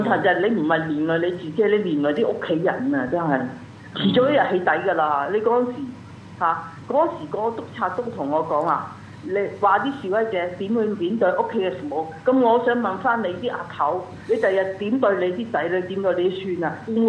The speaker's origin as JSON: {"language": "Cantonese", "country": "Hong Kong", "said": "做乜點解要話我哋香港人係港獨咧？"}